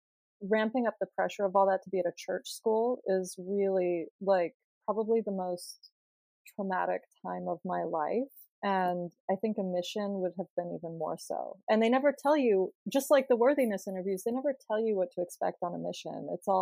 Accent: Chantilly, Virginia, United States; So I grew up in Northern Virginia, in Chantilly, Virginia. It's like 45 minutes outside of DC.

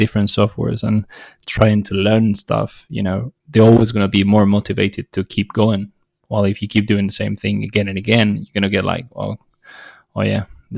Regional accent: Spain; Well, for me, it's very easy, because, like, so I come from Spain.

